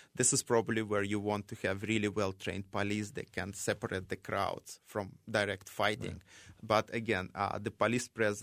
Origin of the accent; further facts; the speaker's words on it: Russia; originally I'm from Russia.